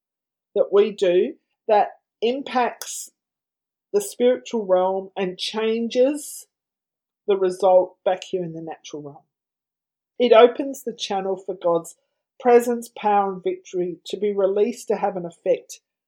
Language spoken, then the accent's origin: English; Tasmania, Australia; Tasmania, my home state